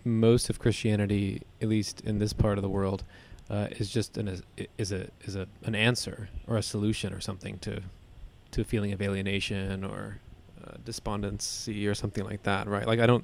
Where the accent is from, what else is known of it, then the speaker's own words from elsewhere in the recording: Texas, United States; But I definitely ran into people growing up in Texas who were part of that.